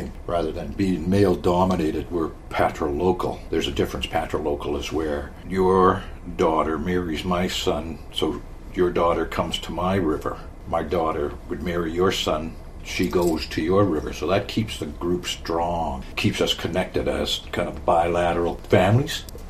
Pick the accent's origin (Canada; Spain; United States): Canada; Indian Brook, Nova Scotia; I'm originally from Indian Brook, Shubenacadie.